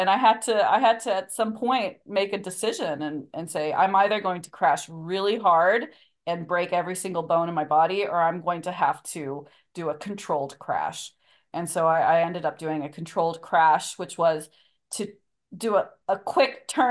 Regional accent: United States; I must be quite expert because I'm American and I had skied in, you know, California and Colorado and New Mexico and New Hampshire.

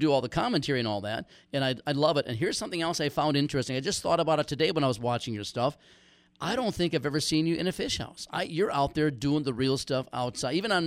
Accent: United States; because see, I'm from Wright County, and we are getting overrun by swans.

